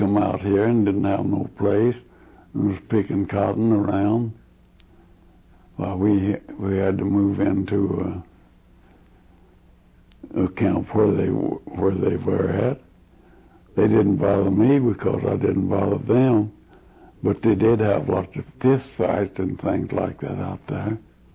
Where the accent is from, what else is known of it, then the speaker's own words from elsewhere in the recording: Texas, United States; also born or lived in Oklahoma; Well, I grew up in Texas and Oklahoma, and I found that the people out there is now and was then just as nice of people as they was on the globe